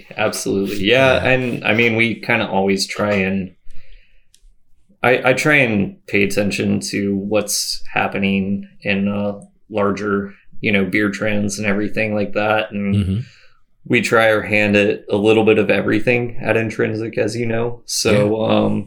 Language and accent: English; Richardson, Texas, United States; So what's funny is I'm actually from Richardson.